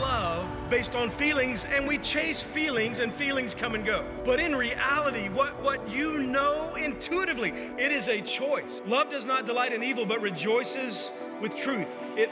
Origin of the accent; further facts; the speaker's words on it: Texas, United States; I grew up in Texas.